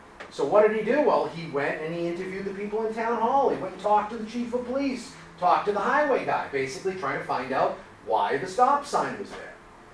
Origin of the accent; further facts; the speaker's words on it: Sutton, Massachusetts, United States; I'm an elected selectman in my hometown. And in on October, on a Monday night, we have town meeting. And if you're willing to go to Sutton, Massachusetts and sit in the audience